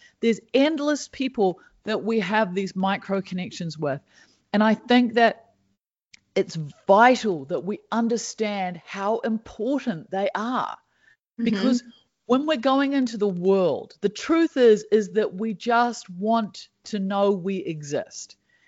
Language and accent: English; New Zealand; because I'm a New Zealander